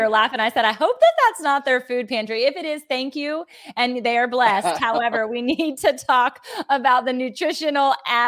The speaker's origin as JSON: {"language": "English", "town": "Virginia Beach", "region": "Virginia", "country": "United States", "tie": "born or raised there", "said": "It'll be in Virginia Beach, Virginia, and that's my hometown. That's a lot of our team's hometown, and so we're excited to welcome you here, our home."}